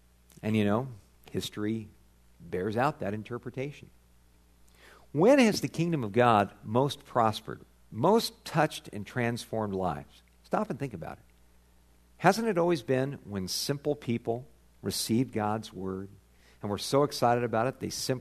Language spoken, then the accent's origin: English; California, United States; I grew up in Southern California, mustard plants all over the place.